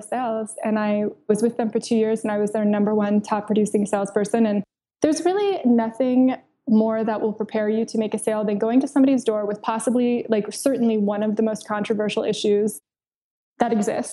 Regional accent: San Diego, California, United States; they were a San Diego band, and I grew up in San Diego.

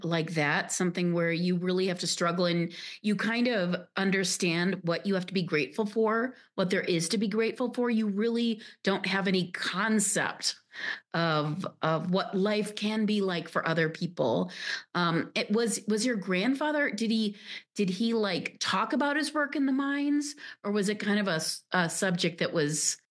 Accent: Illinois, United States; I grew up outside Chicago and, you know, you go downtown Chicago and the deep dish and all

